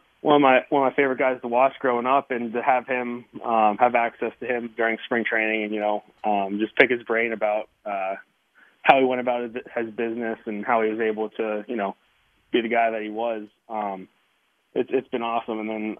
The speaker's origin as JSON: {"language": "English", "town": "Pittsburgh", "region": "Pennsylvania", "country": "United States", "tie": "born or raised there", "said": "I'm very fortunate to be in Pittsburgh and, have the opportunity to play for my hometown team."}